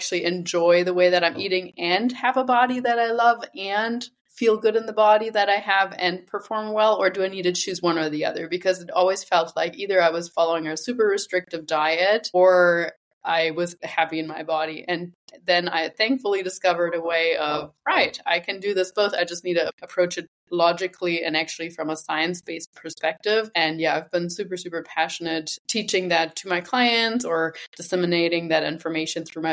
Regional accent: Germany; English is a second language; moved away as an adult; also born or lived in New Zealand; I'm originally from Germany. I haven't actually lived there since 2009. I moved to New Zealand for about 10 years and have been digital nomading, so to speak, for the last 6 years, traveling around the globe and working remotely.

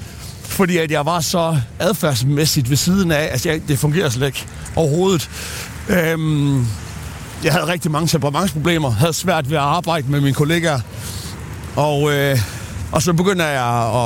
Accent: Aarhus, Central Denmark Region, Denmark; born or raised there

